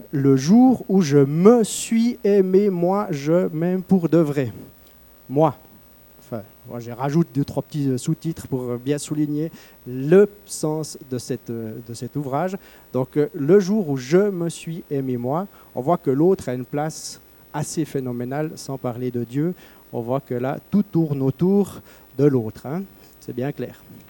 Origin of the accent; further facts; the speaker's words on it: Switzerland; en tant que Suisse. Peut-être d'autres ont vécu des temps plus durs, mais pour moi, en tout cas, qui suis né en 1979